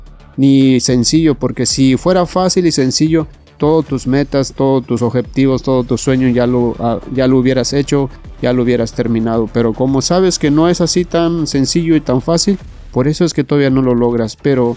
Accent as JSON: {"language": "Spanish", "country": "Mexico", "said": "En México, yo soy de México"}